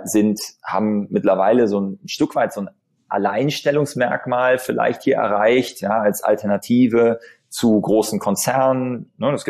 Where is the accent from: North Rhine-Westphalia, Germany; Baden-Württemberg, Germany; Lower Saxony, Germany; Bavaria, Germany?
North Rhine-Westphalia, Germany; Bonn; Ich bin Bonner, ja. Ich bin in Bonn geboren hier